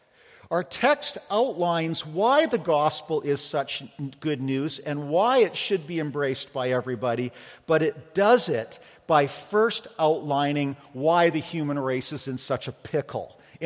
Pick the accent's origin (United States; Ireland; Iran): Iran; moved away as an adult; now in Canada; I'm a person from Iran who risked everything to come to Canada. I got a job. I became a hairstylist. I now own my house.